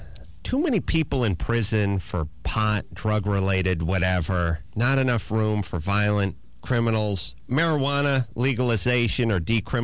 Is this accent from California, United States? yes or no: yes; California, United States; Now, I grew up in Southern California, so I remember when Jerry Brown was governor